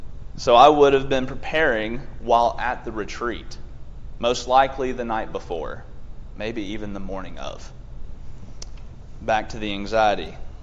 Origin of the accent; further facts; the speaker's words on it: Smithville, Tennessee, United States; Y'all remember, of course, that I'm from Smithville.